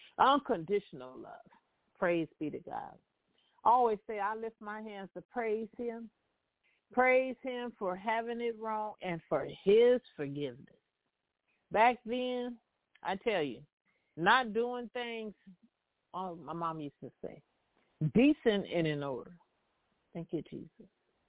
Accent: California, United States; especially Southern Cal, we're from Southern Cal

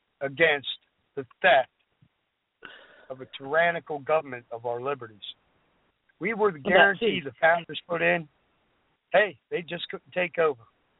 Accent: United States; I'm an American. Traditionally, I don't like being told that.

